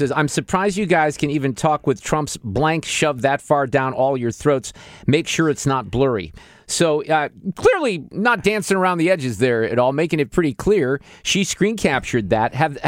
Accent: Missouri, United States; I grew up here in the Parkway District, spoiled.

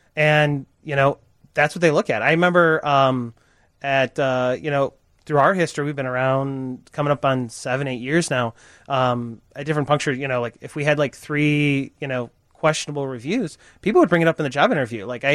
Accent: Illinois, United States; I grew up in the Chicago suburbs and, you know, tree-lined street, everything that you kind of think of a majestic childhood, if you will.

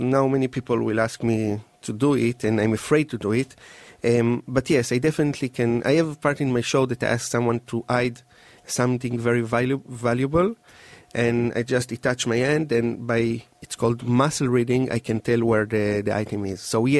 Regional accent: Israel; moved away; I came from Israel 10 years ago

